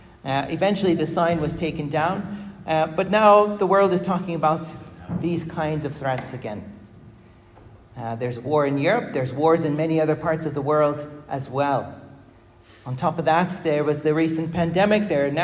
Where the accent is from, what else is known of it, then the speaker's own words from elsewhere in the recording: United States; I remember growing up in America, we had a natural cave near our house